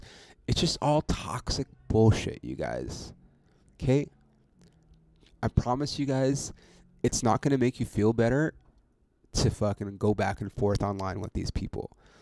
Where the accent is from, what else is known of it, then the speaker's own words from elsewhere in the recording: Ontario, California, United States; Ontario, California. It's about 40 minutes outside of LA without traffic, Wednesday, April 24th. It's my hometown.